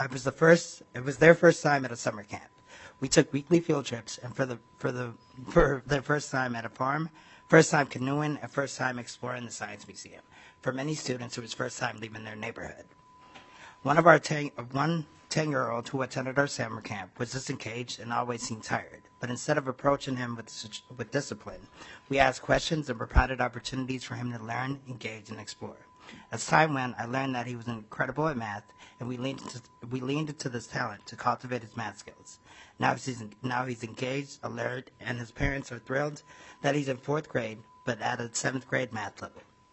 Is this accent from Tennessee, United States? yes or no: no; Minneapolis, Minnesota, United States; I myself benefited from out-of-school programming while growing up in South Minneapolis in a single-parent household.